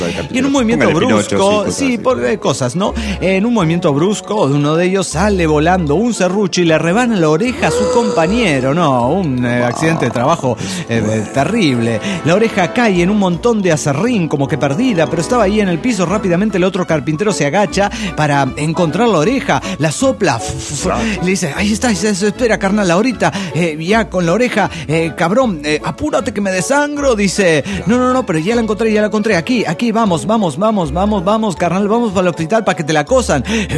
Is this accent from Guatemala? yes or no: yes; Guatemala; de Guatemala